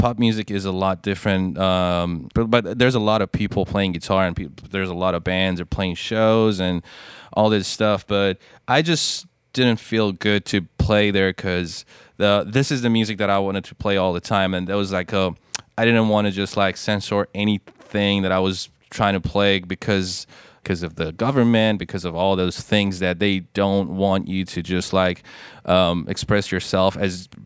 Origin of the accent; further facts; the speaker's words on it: Tehran, Tehran Province, Iran; English is a second language; So culturally in Tehran, it's a really mixed